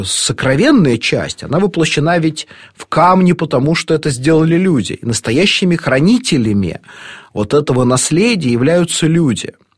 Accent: Moscow, Russia; а у москвичей был свой говор, своя языковая субкультура, и это интересно, мы... Акающий город, да, мы в этом смысле совершенно отличны от поволжских городов.

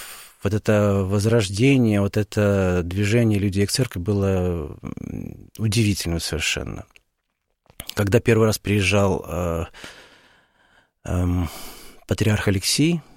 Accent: Minsk, Belarus; born there; Ну, дело в том, что я родился в Минске, в Советском Союзе

